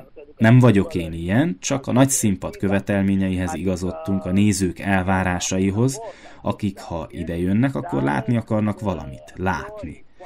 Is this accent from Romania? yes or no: yes; Betlehem, Bistrița-Năsăud, Romania; Úgy, ahogyan láttam én akkoriban a szülővárosomban, Betlehemben, Besztercem mellett.